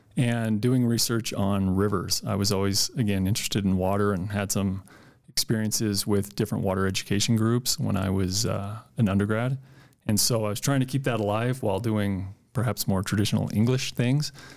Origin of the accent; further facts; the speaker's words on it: Denver, Colorado, United States; moved away as an adult; also born or lived in Utah / Nevada / New Mexico; I grew up in the Denver area and had always been interested in outdoor things and water, and college took me out of state. I did my undergraduate in Utah, and then master's work in Nevada, and then my PhD down in Albuquerque.